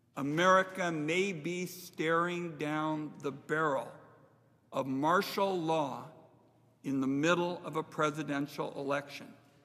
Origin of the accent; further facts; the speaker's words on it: Portland, Oregon, United States; my hometown of Portland has been invaded by militarized federal law enforcement.